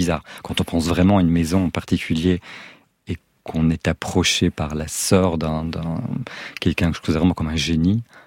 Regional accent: Belgium; j'étais chez moi en Belgique et je décroche jamais le téléphone.

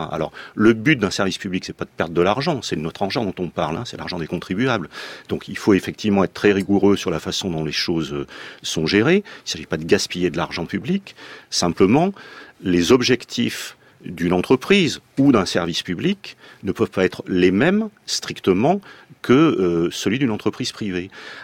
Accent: Auvergne-Rhône-Alpes, France; Bon, donc ça veut dire que moi je suis savoyard aussi.

